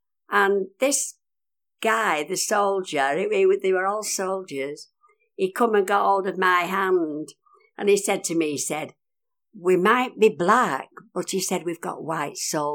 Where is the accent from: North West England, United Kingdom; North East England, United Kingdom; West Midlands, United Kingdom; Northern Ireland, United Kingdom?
North West England, United Kingdom; Stockport; I come from Stockport near Manchester.